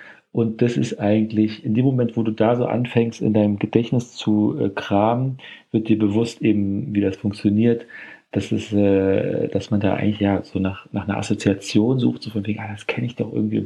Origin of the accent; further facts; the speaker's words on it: Berlin, Germany; ich als Berliner, wie auch immer, hier sozialisiert